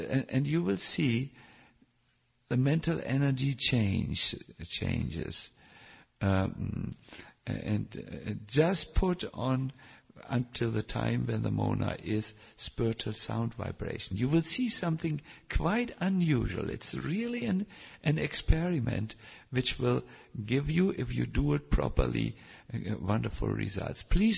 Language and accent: English; Germany; It's difficult because I'm from Germany.